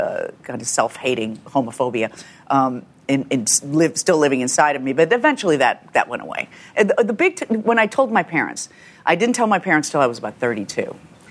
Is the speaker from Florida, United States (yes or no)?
no; Chicago, Illinois, United States; The south side of Chicago in a suburb.